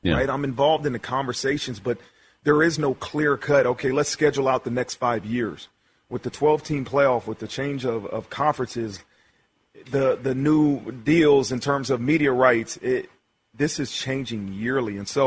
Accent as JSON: {"language": "English", "region": "Ohio", "country": "United States", "said": "Yeah, I was from Ohio. My father's from Columbus, Ohio. Grew up... all I did was watch Ohio State."}